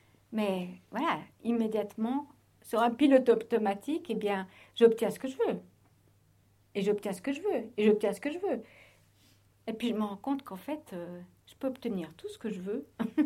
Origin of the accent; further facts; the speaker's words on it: Switzerland; En tant que petite Suissesse, c'est clair qu'on aime ça.